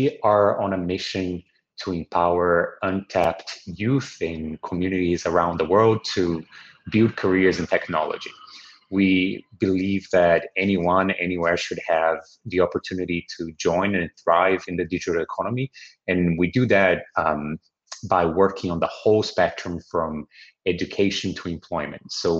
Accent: Brazil; now in Lisbon, Portugal; I'm originally from Brazil.

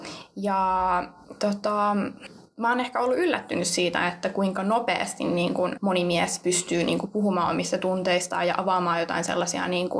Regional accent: Central Finland, Finland; now in Vantaa, Finland; Mä oon alun perin kotoisin tuolta Keski-Suomesta, mutta asunut sen jälkeen aika monessa eri paikassa ja tällä hetkellä pidän majaani täällä Vantaalla.

